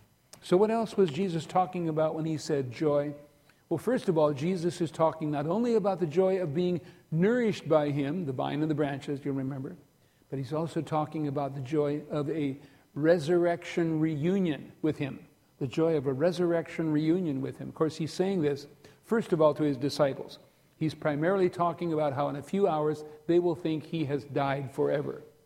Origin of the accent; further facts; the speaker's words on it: South Dakota, United States; Every time Shelley and I go back to my hometown in South Dakota